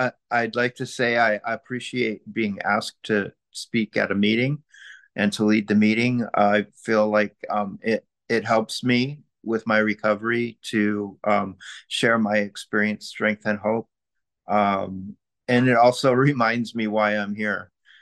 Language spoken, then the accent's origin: English; Long Beach, California, United States; I'm from Long Beach, California, which is probably about an hour or so away from the in-person meeting.